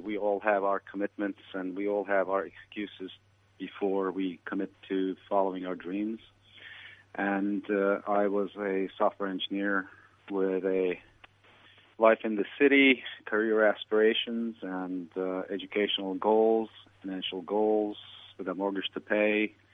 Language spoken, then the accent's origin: English; Turkey; I'm originally from Turkey, and he'd call me komşu, meaning neighbor.